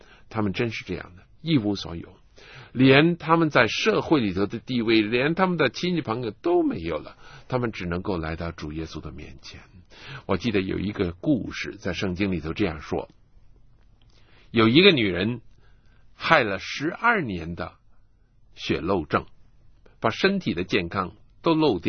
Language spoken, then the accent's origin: Chinese; China